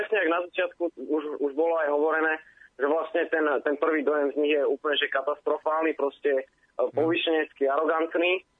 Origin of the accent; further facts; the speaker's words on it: Bratislava, Bratislava Region, Slovakia; som z Bratislavy